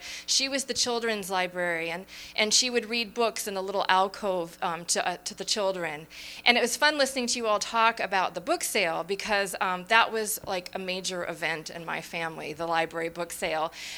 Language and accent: English; Palmer, Alaska, United States; As I said, I grew up in Palmer and I attended schools out there.